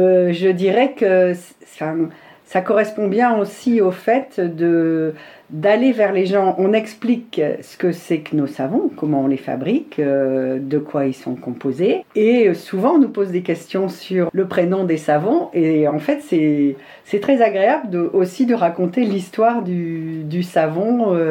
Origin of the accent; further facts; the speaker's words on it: northern France, France; now in Lot, France; je me suis installée avec mon mari Eric dans le Lot, ça va faire 2 ans le mois prochain. On est originaire du nord de la France et l'idée était de prendre notre retraite dans ce département.